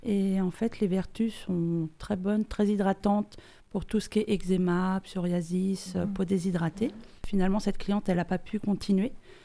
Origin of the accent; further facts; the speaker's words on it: Normandy, France; Voilà, moi, je suis originaire de l'Eure et ça fait 5 ans que je suis en Dordogne.